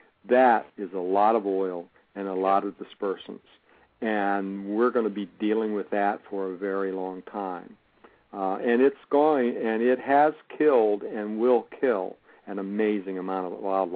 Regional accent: North Carolina, United States; You know, I'm from North Carolina, so I compare it to, you know, kind of like Cape Hatteras

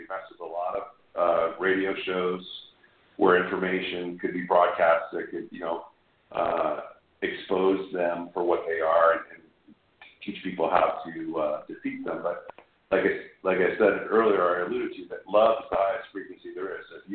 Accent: Connecticut, United States; I'm in Austin, Texas right now. That's where the band is, but I'm from Connecticut, and I spend, you know, half of the year up there.

